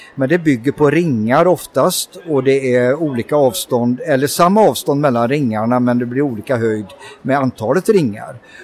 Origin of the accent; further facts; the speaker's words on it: Falköping, Västra Götaland County, Sweden; I det där området där tranorna håller till. brukar vi skryta om. Vi har ju det som turistmål. Min verkstad är belägen på en gård och jag har ju vuxit upp på den här gården.